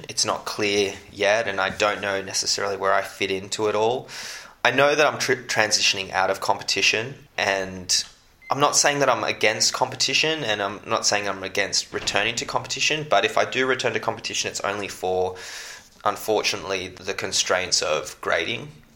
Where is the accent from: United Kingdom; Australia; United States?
Australia; it's tough being an Australian judoka, but it's also made me the person that I am.